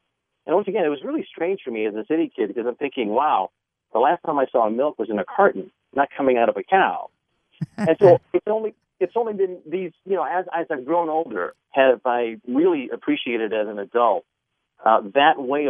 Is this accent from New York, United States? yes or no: yes; New York City, New York, United States; born or raised there